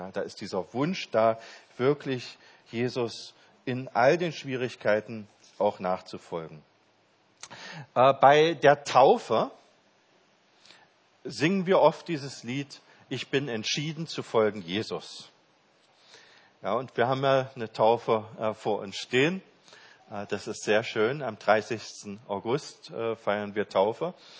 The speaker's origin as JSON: {"language": "German", "region": "East Germany", "country": "Germany", "tie": "born or raised there", "said": "ich bin ja im Osten Deutschlands aufgewachsen"}